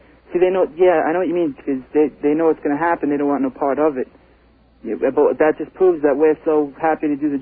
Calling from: Central Islip, New York, United States; I'm calling from Central Islip.

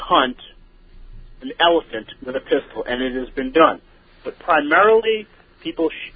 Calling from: Westbury, New York, United States; Right now I'm in Westbury.

